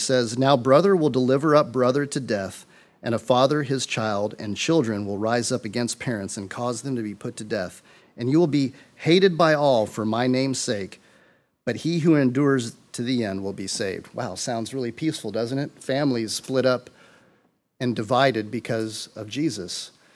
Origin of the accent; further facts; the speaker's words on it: Alabama, United States; which I miss in December, even though I'm from Alabama.